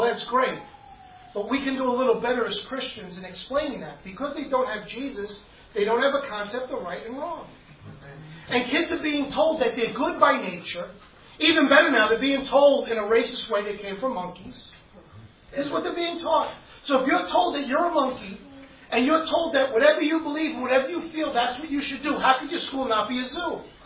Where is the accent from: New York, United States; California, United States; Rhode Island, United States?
New York, United States; Brooklyn; And I'm a pastor. I'm from Brooklyn.